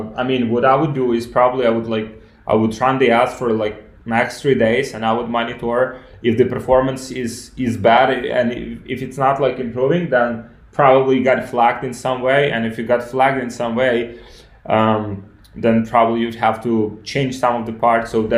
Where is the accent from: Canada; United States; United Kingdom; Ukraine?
Ukraine; I'm from Ukraine.